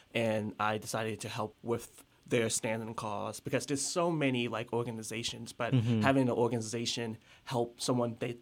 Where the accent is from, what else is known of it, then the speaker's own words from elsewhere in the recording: Virginia, United States; moved away; I moved here from Virginia, and I didn't, like, know anyone.